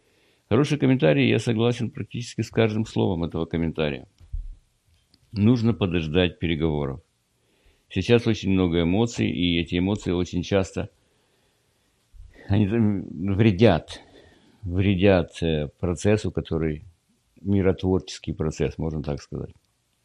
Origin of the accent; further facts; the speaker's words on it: Ukraine; Я, как украинец, навеки благодарен каждому патрону, который пришел с Запада.